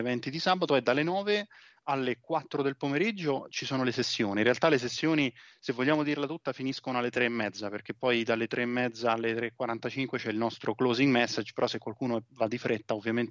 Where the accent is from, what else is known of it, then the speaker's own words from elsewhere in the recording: Rome, Lazio, Italy; now in Modena, Italy; tutti dal mio accento mi confondono per una persona di Parigi o insomma della Francia, però in realtà sono romano, quindi però sì, sono stato da qualche anno trapiantato nella zona modenese